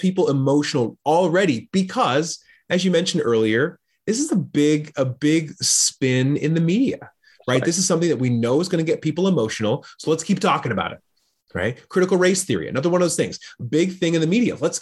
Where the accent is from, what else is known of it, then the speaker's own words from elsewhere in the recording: United States; I'm an American person. There's definite privilege by being an American.